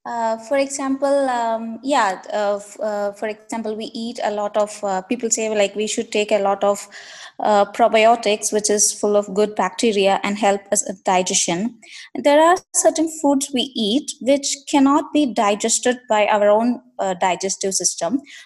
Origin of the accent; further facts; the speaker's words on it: India; moved away as an adult; now in Abu Dhabi, United Arab Emirates; I live in Abu Dhabi, and I'm from India.